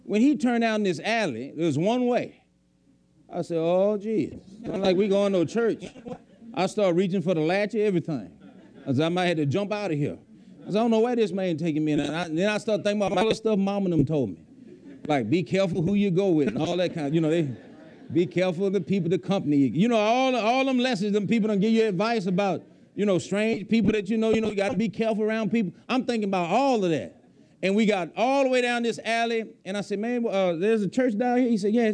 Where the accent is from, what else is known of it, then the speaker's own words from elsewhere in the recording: Louisiana, United States; I'm from Louisiana, I'm here for the summer.